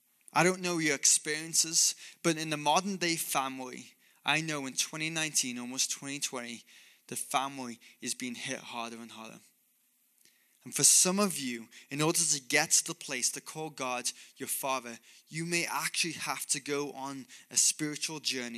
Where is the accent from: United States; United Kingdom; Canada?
United Kingdom; England; I grew up in England and that's where my parents live.